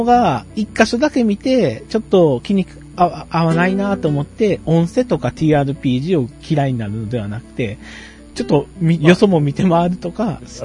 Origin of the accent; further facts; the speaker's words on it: Kagoshima, Japan; 地元鹿児島をネタに街を作ったりとかですね